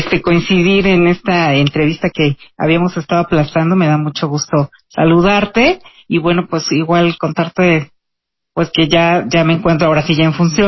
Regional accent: Oaxaca, Mexico; Así es, pues como sabes vengo del estado de Oaxaca

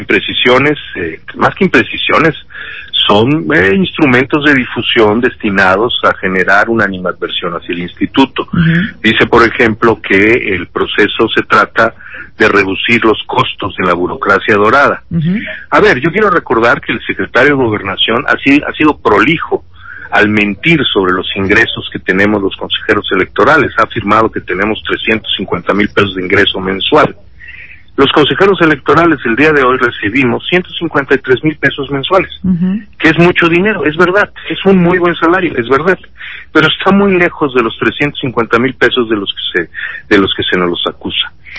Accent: Yucatán, Mexico; now in Mexico City, Mexico; yo me vine de Yucatán a México a vivir

